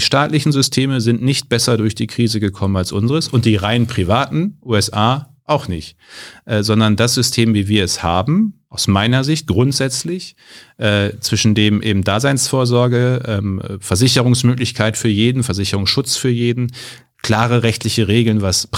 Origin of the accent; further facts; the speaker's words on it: North Rhine-Westphalia, Germany; Ich komme ja aus dem Münsterland